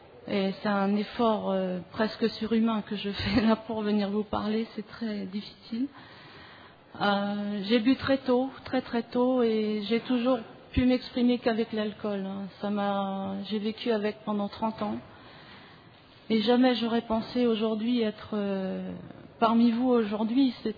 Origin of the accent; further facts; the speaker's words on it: Brittany, France; je viens de France. Native de Bretagne, ça peut expliquer pas mal de choses.